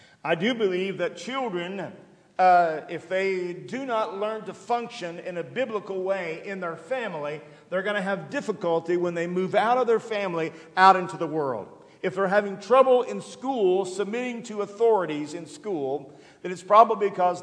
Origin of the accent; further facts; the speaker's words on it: Oklahoma, United States; We had family reunions, some as I was growing up in Oklahoma, but it was nothing like it is in Southeast Kentucky.